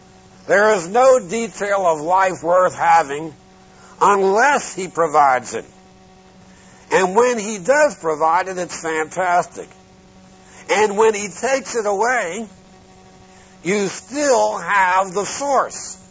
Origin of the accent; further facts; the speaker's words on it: Philadelphia, Pennsylvania, United States; And I said, I was raised in Philadelphia.